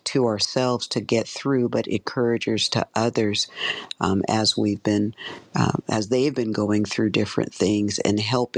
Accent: Tacoma, Washington, United States; And I am hailing from Tacoma, Washington.

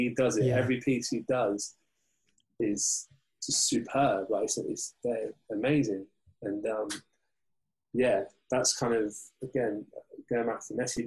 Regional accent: England, United Kingdom; because we're English and we all lived, well, I did, lived through year in 96.

